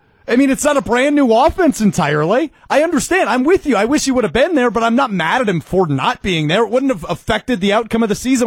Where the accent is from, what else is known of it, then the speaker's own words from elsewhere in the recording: Green Bay, Wisconsin, United States; There's a lot more stuff to do in New York City than there is in Green Bay, Wisconsin, my hometown, which has 100,000 people in it.